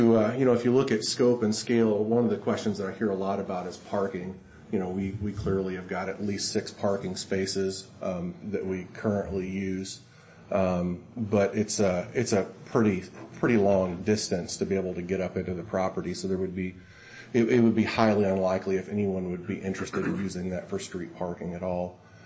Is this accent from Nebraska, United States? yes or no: yes; Omaha, Nebraska, United States; moved away as an adult; now in Branson, United States; You know, my family's from Boone County, Arkansas, and I grew up in Omaha.